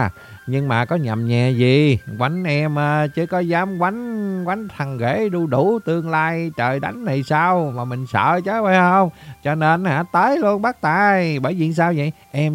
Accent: Southern Vietnam, Vietnam; bất cứ cái thị trấn, cái thị xã nào của cái lục tỉnh Nam Kỳ quê mình nè, đều kề cận một cái dòng sông

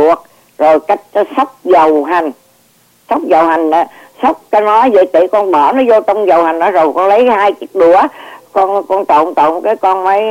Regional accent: Ho Chi Minh City, Vietnam; Mà tôi thì người Sài Gòn.

